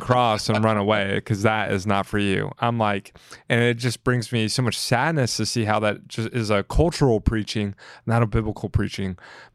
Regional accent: the South, United States; I grew up in the South. My parents are missionaries, like definitely an evangelical traditional upbringing.

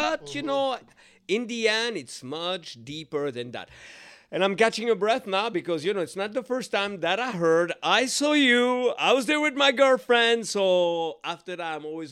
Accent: Switzerland; now in United States; I grew up in Switzerland.

